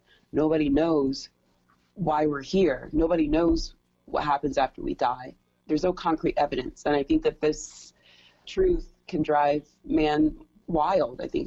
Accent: Deep South, United States; I had a lot of the same ideas and inclinations that Flannery had growing up in the Deep South and growing up in a highly structured religious community.

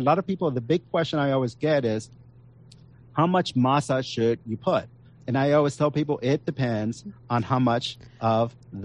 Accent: Texas, United States; also born or lived in Northern Mexico; Where I grew up with in Southern Texas, Northern Mexico, the big one was chicken

